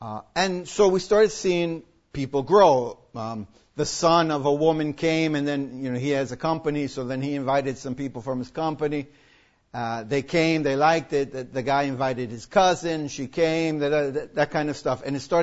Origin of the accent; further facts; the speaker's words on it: United States; And me being an American, it's very hard for her to get a visa